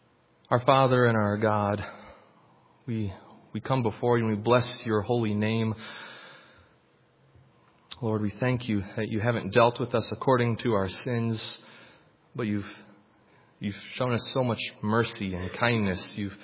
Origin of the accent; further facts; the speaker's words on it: San Antonio, Texas, United States; I'm from San Antonio. I've come to be with you all today.